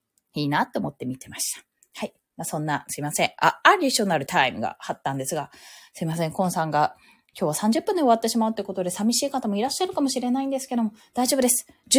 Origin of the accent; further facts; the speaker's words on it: Bunkyo, Tokyo, Japan; だから私ももともと文京区出身だし